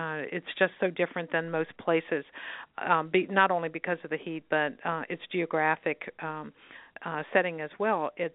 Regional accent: Virginia, United States; Well, I was born and raised in Virginia, but my mother was born and raised in the Wiregrass, which is South Alabama.

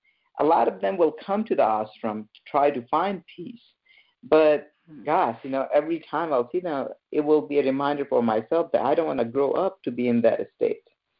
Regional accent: central India, India; born there; So I was born in Central India to very simple parents, beautiful people.

